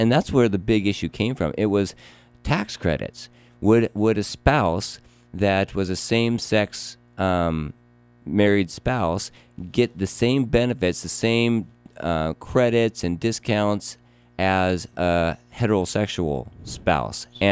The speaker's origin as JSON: {"language": "English", "region": "Idaho", "country": "United States", "tie": "born or raised there", "said": "However, in Idaho, when I grew up in Idaho, okay, I could get a driver's license when I was 14 years old."}